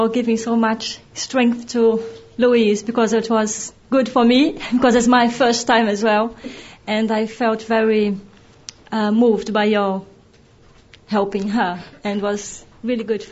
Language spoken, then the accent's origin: English; Brazil; English is a second language; now in England; because I'm from Brazil, and it's such a long way